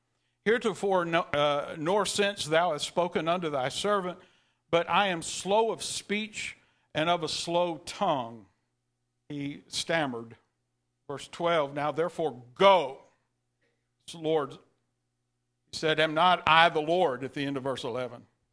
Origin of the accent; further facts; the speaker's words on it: Texas, United States; I'm from East Texas.